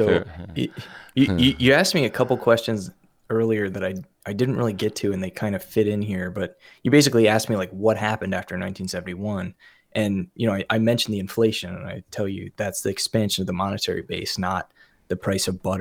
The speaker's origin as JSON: {"language": "English", "country": "United States", "said": "And I talk about America because it's what I know, right? Because I'm American."}